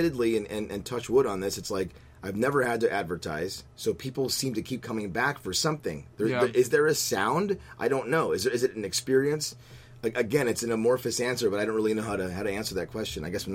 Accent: Houston, Texas, United States; You know, and it's funny because I'm from Houston, Texas, but these artists are not like from Houston

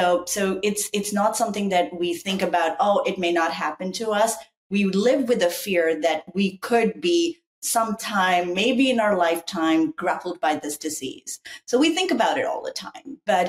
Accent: Japan; also born or lived in India / Sydney, Australia; now in Columbus, United States; I was born in India. I was raised in Japan, did my grad school in Sydney, Australia.

